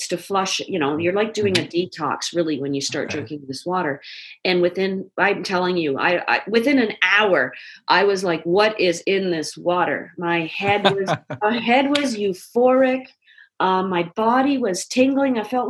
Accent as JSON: {"language": "English", "town": "Toronto", "region": "Ontario", "country": "Canada", "tie": "born or raised there", "said": "is a girl who was born and raised in Toronto, Ontario, who became a police officer very early in life"}